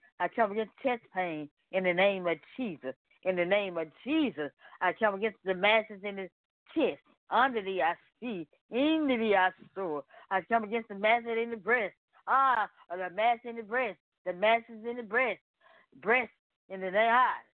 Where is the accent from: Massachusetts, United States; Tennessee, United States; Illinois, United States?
Tennessee, United States; Memphis; I'm coming from Memphis, Tennessee.